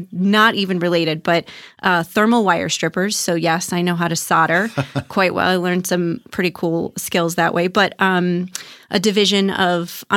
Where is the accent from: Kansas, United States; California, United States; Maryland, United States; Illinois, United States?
Maryland, United States; Baltimore; Well, I know you're from the East Coast like me. So I'm from Baltimore, born and raised, and it's cold diving on the East Coast.